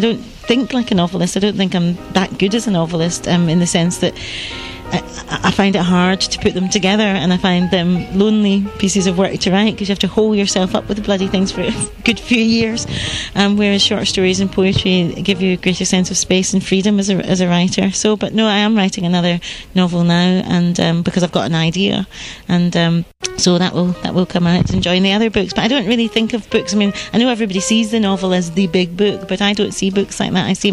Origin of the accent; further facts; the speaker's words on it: Glasgow, Scotland, United Kingdom; also born or lived in Edinburgh; now in Manchester, United Kingdom; No, I was born in Edinburgh, brought up in Glasgow, and I live in Manchester now.